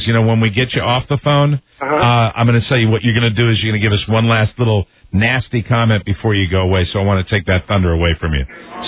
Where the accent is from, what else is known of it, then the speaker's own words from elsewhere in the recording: Fairfax, Virginia, United States; now in Westchester County, United States; I'm up here in Westchester County. I'm from Fairfax.